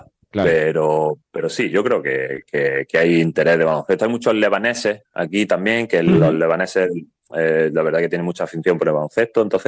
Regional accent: Granada, Andalusia, Spain; yo soy de Granada y bueno, tenemos la Sierra Nevada cerca, tenemos la naturaleza cerca

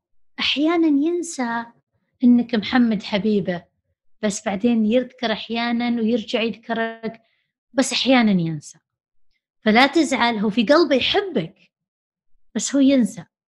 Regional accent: Saudi Arabia; وأيضا لأننا الحين صار عندنا في السعودية عملة نقدية

